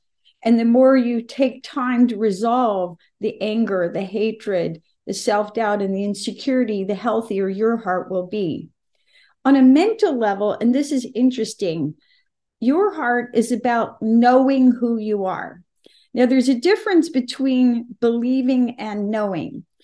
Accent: the South, United States; Now, where I grew up in the South, we love fried okra.

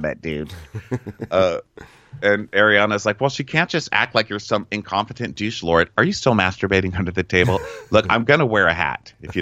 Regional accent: the South, United States; Like, I'm from the South. I need central air, okay?

